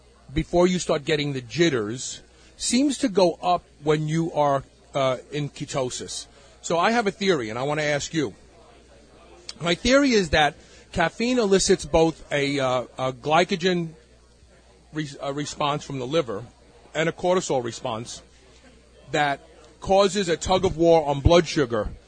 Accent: Brooklyn, New York, United States; I'm from Brooklyn.

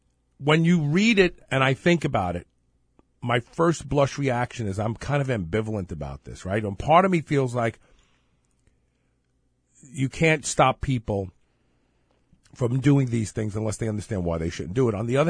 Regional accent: Brooklyn, New York, United States; Sounds like the Puerto Rican girls I grew up with in Brooklyn.

